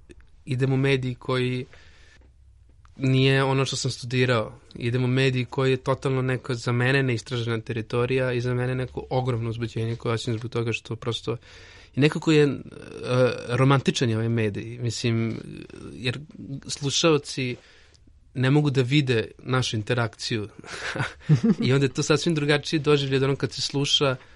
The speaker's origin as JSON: {"language": "Serbian", "town": "Novi Sad", "region": "Vojvodina", "country": "Serbia", "said": "ja sam iz Novog Sada, došao sam u Beograd prvi put"}